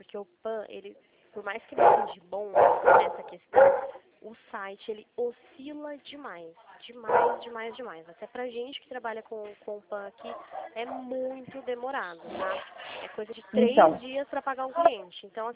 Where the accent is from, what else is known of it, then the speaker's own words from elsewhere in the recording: Limeira, São Paulo, Brazil; Eu sou aqui de Limeira.